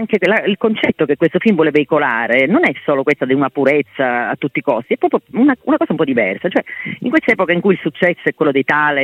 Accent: Catania, Sicily, Italy; sono catanese

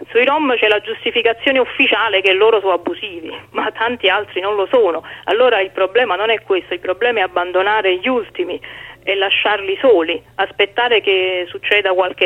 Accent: Naples, Campania, Italy; perché sono nata e cresciuta a Scampia

